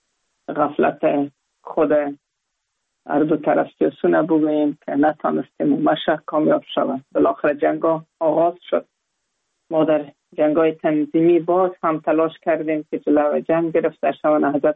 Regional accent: Kabul, Afghanistan; جای به جای دیگه در کابل ماندیم. پانتون خود تفیلات عالی خود کلش در کابل ختم کردیم و تفیلات ما به سر رسندیم. در یک خانواده روشن فکر به دنیا آمدیم.

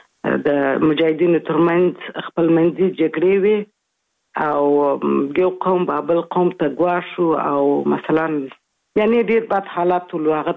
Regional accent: Kabul, Afghanistan; also born or lived in Kandahar; اصلا خو زه زېږېدلې په کندهار کې یم، خو دغه دقیق مې دي نیم کال وم، څلور میاشتې وم، درې میاشتې وم کابل ته تللی وم، میشت شوی یو.

